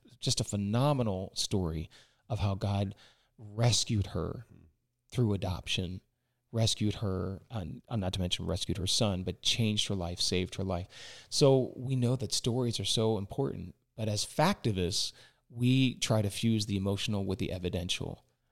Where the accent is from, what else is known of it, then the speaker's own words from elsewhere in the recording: Pennsylvania, United States; but I'm not even Southern. I'm from Pennsylvania.